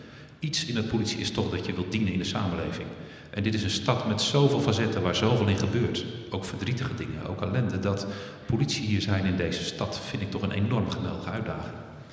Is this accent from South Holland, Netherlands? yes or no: yes; Rotterdam, South Holland, Netherlands; Ik was hiervoor korpschef in Overijssel. Ik ben net niet geboren, maar een getogen Rotterdammer.